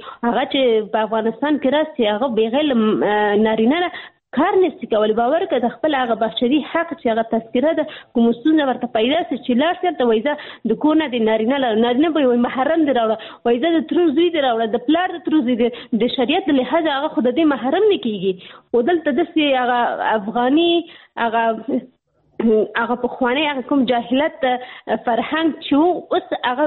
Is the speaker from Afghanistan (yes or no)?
no; Pakistan; زه په پاکستان کې پیدا شوی یم، هلته مې ژوند تېر کړی، تر لسنس نه پورې ما درس ویلی